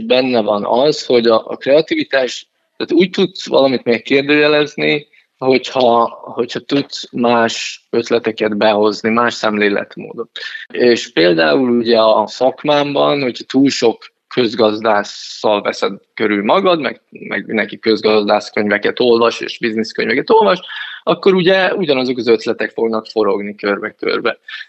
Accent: Algeria; én Algériában nőttem föl, illetve ott éltünk pár évet a szüleimmel.

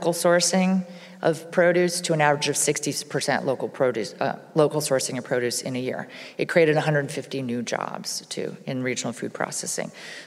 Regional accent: Hawaii, United States; I'm from Hawaii.

